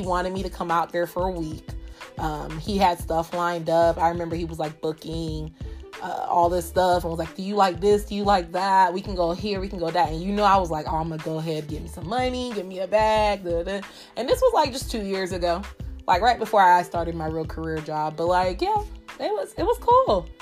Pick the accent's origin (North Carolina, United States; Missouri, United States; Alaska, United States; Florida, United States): Florida, United States; Miami; I'm from Miami.